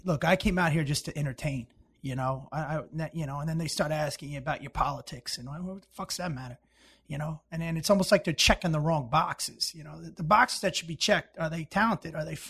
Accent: New Jersey, United States; born there; I was born in New Jersey

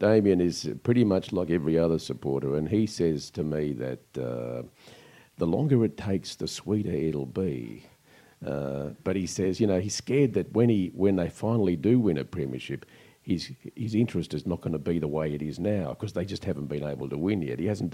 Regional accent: Northcote, Victoria, Australia; born there; in Northcote, and Fitzroy was just across the river.

